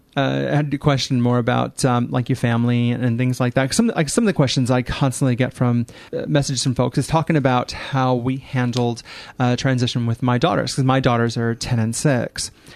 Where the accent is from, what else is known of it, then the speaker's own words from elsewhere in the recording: Midwest, United States; No, I'm from the Midwest in the U.S.